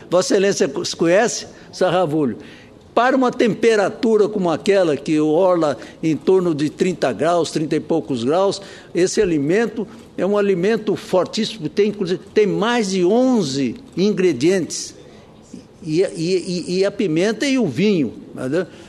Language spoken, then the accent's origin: Portuguese; Mato Grosso do Sul, Brazil; lá no meu estado, Mato Grosso do Sul.